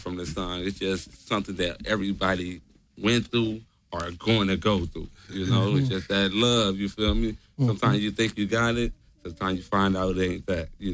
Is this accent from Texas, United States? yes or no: no; Compton, California, United States; so, you know, I'm from Compton, you feel me?